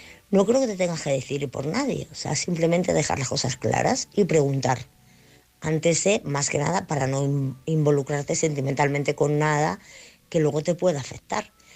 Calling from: Madrid, Community of Madrid, Spain; de Madrid otra vez

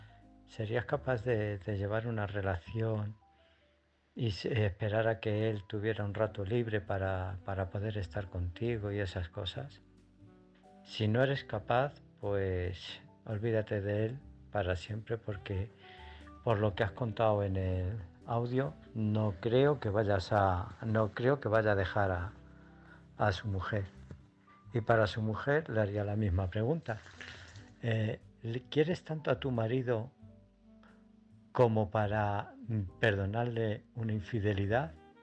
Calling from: Illescas, Castilla-La Mancha, Spain; de Illescas.

